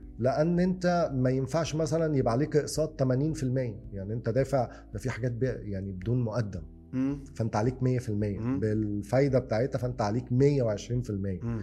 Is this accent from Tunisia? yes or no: no; Egypt; عندنا في مصر في ناس عايشه باقساط فوق ال 50%